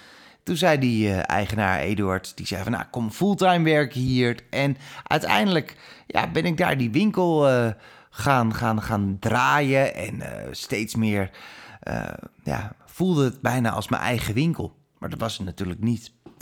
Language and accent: Dutch; Huizen, North Holland, Netherlands; Een heel erg leuk klein mini-pandje in het oude dorp van Huizen. Het dorp waar ik opgegroeid ben, waar ik op school heb gezeten